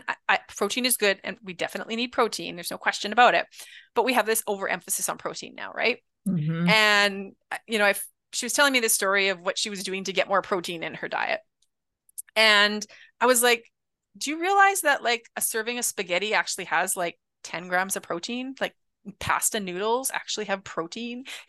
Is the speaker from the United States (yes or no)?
no; Canada; You can check my website, which is just … being Canadian.